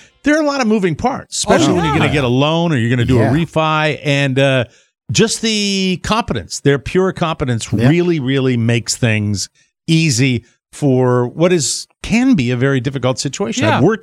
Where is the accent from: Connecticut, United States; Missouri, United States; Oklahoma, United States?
Connecticut, United States; She's based in Connecticut, my home state.